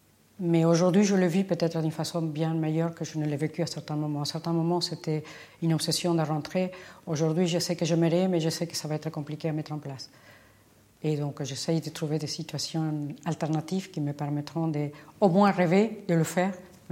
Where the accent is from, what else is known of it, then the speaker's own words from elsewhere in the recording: Argentina; now in France; de pouvoir être un peu plus chez moi en Argentine, tout en continuant à être en France